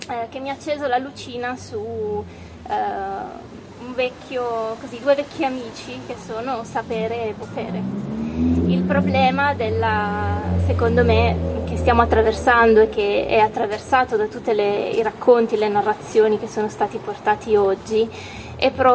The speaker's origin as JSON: {"language": "Italian", "region": "Sardinia", "country": "Italy", "lives_now": "Lombardy, Italy", "said": "Io sono sarda di origini e effettivamente anche in Sardegna c'è un problema analogo."}